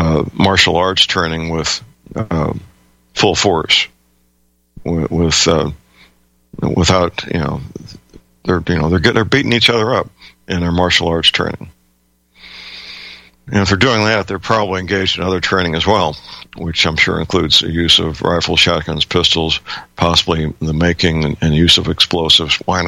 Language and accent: English; St. Louis, Missouri, United States; I have a first-hand report that my hometown, St. Louis